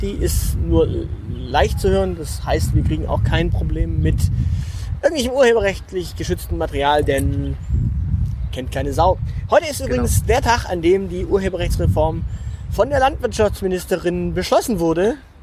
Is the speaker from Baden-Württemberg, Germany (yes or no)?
yes; Baden-Württemberg, Germany; Ich bin Schwabe. Ich bin Schwabe.